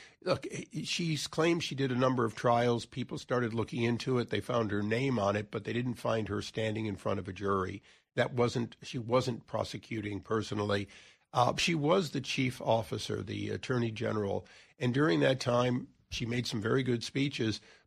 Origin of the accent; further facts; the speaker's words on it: Cleveland, Ohio, United States; I'm from Cleveland, born and raised, and I root for